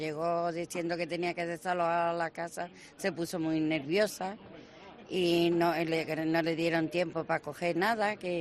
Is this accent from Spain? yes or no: yes; Benaví, Spain; Yo nací en Benaví, me quedé en Benaví.